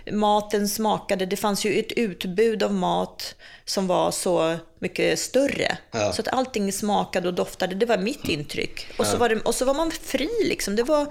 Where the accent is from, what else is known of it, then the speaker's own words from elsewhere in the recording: Prague, Czechia; now in Sweden; Men ju äldre jag blir, desto mer känner jag mig faktiskt hemma i Prag. Jag var ju inte där på väldigt många år, vi fick ju inte åka tillbaka.